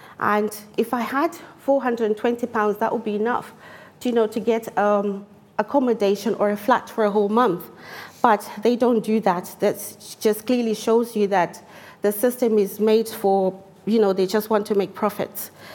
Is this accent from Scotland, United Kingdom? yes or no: yes; Glasgow, Scotland, United Kingdom; where I'm from Glasgow, and transport per day is £5.40.